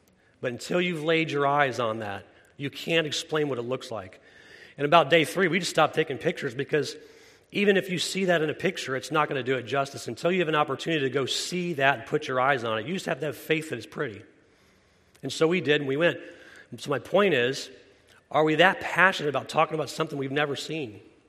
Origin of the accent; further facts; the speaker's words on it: Spring Hill, Florida, United States; Now, I grew up in Spring Hill, Florida.